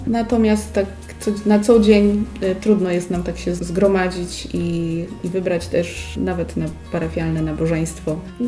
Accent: Ostrów Wielkopolski, Greater Poland Voivodeship, Poland; Jesteśmy z Ostrowa Wielkopolskiego, z parafii Matki Boskiej Fatimskiej.

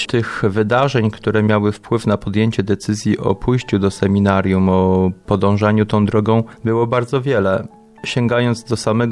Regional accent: Mikorzyn, Greater Poland Voivodeship, Poland; also born or lived in Kępno; Urodziłem się w Kępnie. Moimi rodzicami jest mama Ewa, tata Wiesław, a mieszkałem w Mikorzynie, należałem do parafii, do sanktuarium świętego Idziego.

